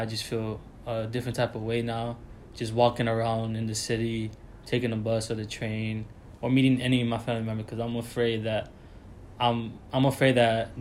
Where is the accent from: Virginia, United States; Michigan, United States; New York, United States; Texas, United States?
New York, United States; New York City; also born or lived in Dominican Republic; I'm from Dominican Republic, but I grew up in New York City on the Heights.